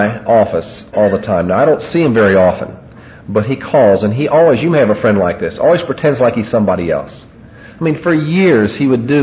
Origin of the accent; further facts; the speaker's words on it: Texas, United States; now in Tennessee, United States; Living in Tennessee, I grew up kind of in Texas, was recruited by your universities here, came up to Oklahoma State for a year